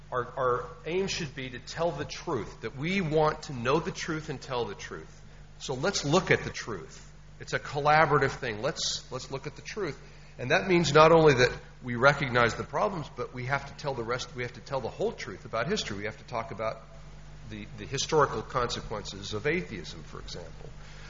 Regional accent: United States; Growing up in the United States, we thought of the Salem witch trials as hundreds of women burned to death.

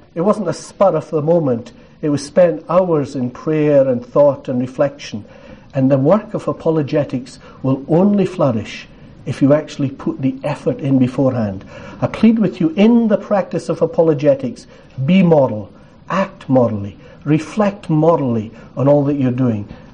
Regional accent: Scotland, United Kingdom; You know, as a Scotsman, I got free travel and all I had to do was speak.

